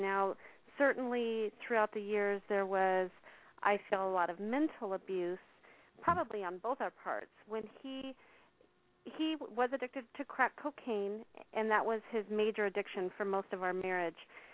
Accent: Tucson, Arizona, United States; I am from Tucson, Arizona.

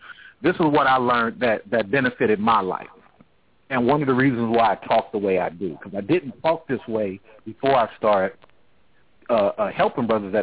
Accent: California, United States; But it's a concern for me, because I grew up in California

